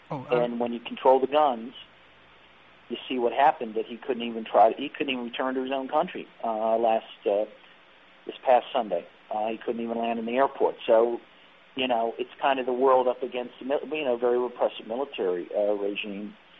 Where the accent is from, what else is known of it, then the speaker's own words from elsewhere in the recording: United States; speaking as American, you could say that about almost every president